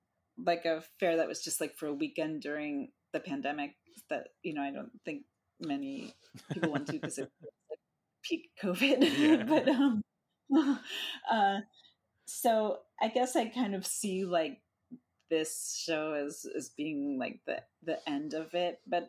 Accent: East Coast, United States; I grew up on the East Coast and had gone to college on the East Coast, and so when I moved to San Diego for grad school, it was kind of my first time experiencing the West.

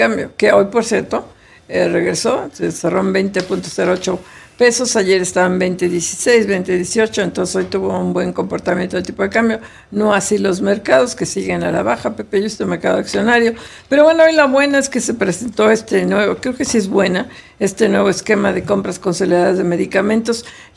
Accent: Mexico; ¿No somos pueblo? ¿No somos mexicanos? ¿Qué somos?

